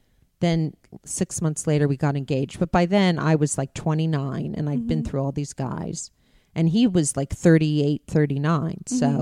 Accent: Beverly Hills, California, United States; growing up in Beverly Hills, which is so nothing.

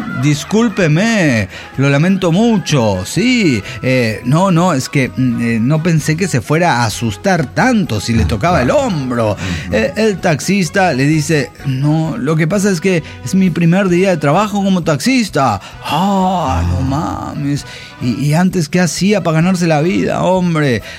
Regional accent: Aguascalientes, Mexico; de Aguascalientes.

